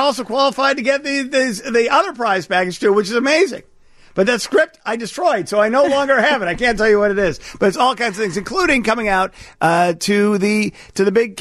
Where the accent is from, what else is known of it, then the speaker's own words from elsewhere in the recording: Chicago, Illinois, United States; That like as a Chicagoan, if Grandma wants a birthday message, I'll do it.